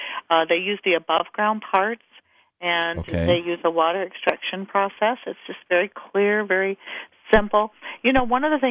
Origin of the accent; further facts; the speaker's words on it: Midwest, United States; I always say I'm from the Midwest.